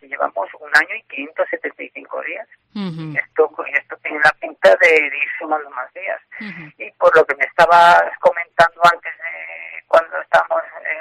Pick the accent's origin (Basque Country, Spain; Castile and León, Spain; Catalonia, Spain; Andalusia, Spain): Castile and León, Spain; Valladolid; más vallisoletano que zamorano, porque yo soy natural de Valladolid.